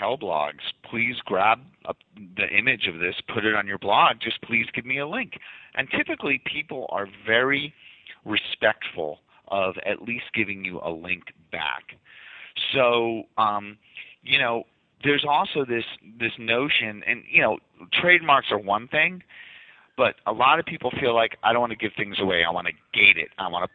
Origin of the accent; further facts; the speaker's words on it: Massachusetts, United States; accent: Boston; A little Boston accent.